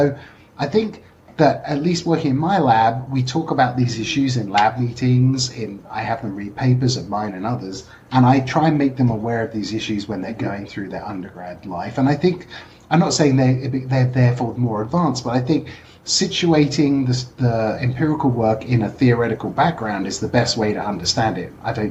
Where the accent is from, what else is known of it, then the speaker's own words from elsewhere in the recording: London, United Kingdom; So I grew up in London, North London.